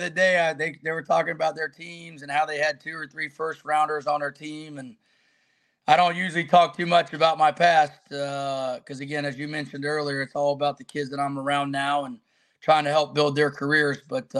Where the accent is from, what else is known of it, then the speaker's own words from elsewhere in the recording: Hilliard, Ohio, United States; So I'm from Columbus, Ohio. Grew up in a city called Hilliard, which is about 12 minutes from the from Ohio State University.